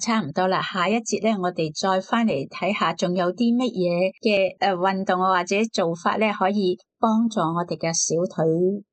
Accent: China; 我哋中国人

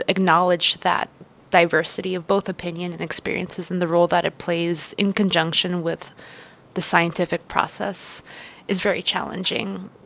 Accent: Egypt; I'm originally from Egypt, and we traveled there growing up a lot.

